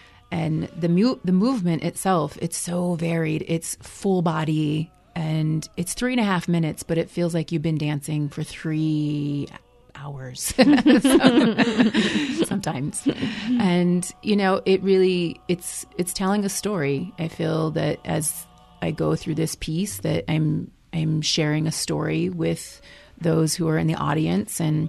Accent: Albuquerque, New Mexico, United States; growing up in Albuquerque, New Mexico, dance has always been really a part of who I am.

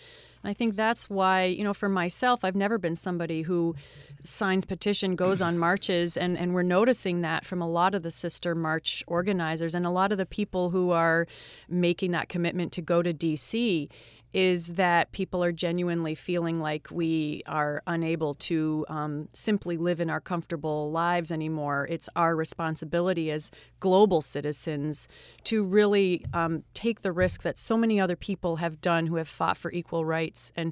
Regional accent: Canada; I am Canadian

